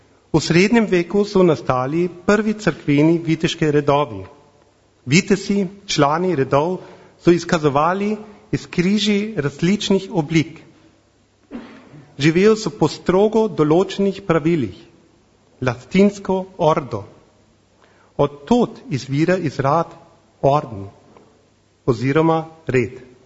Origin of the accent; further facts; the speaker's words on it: Bavaria, Germany; Slovenian is a second language; ker večinoma veste, da sem Nemec, iz Bavarske sem, in da ne delam preveč napake, vzamem rajš listek.